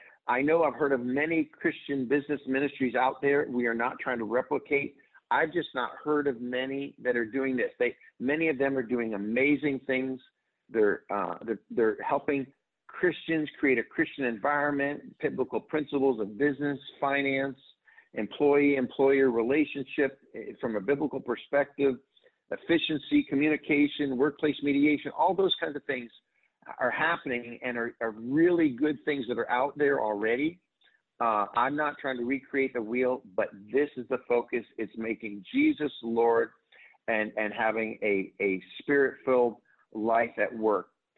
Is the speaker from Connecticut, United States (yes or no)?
yes; Connecticut, United States; now in Dallas, United States; I grew up in Connecticut, so I've heard of Rhode Island.